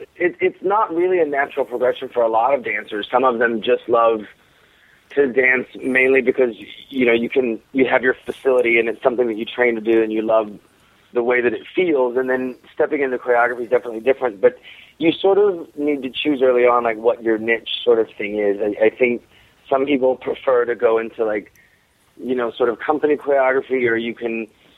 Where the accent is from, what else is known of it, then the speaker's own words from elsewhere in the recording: Texas, United States; Sure. I'm from Texas. I grew up, my parents owned a dance studio. I grew up dancing my whole life, and then eventually made my way to California